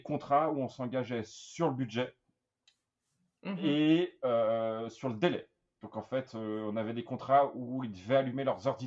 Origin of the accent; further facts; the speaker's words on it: Charly, Auvergne-Rhône-Alpes, France; also born or lived in Brussels, Belgium; Donc, moi, je suis français à la base, originaire de Charlie dans le 69. Et j'ai pas été pris en France en école d'architecture.